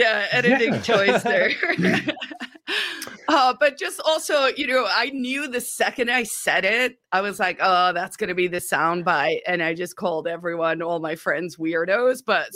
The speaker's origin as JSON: {"language": "English", "country": "South Africa", "moved": "yes", "lives_now": "United States", "said": "I'm originally from South Africa. It was a nationalist apartheid police state, and I won a green card in the lottery in 1994. When we left South Africa and came to America, it was this relief."}